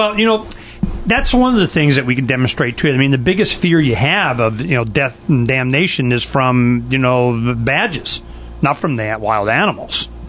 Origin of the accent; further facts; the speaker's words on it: Arizona, United States; I mean, we're from Arizona. I mean, we know these guys. We know the area up there.